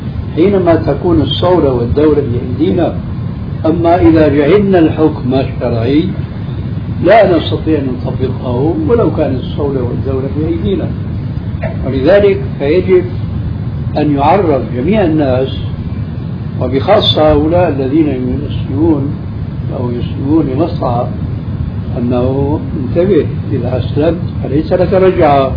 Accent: Syria; كذا تعرف عندنا في سوريا، في عندكم هيك شيء؟

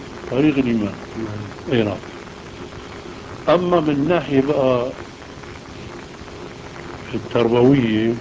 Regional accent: Aleppo, Aleppo Governorate, Syria; انا من حلب

